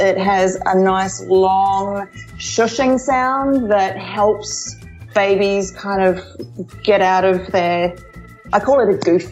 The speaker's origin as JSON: {"language": "English", "country": "New Zealand", "tie": "born or raised there", "also_born_or_lived": "Melbourne, Australia", "moved": "as an adult", "said": "I trained in New Zealand. I was born and bred in New Zealand."}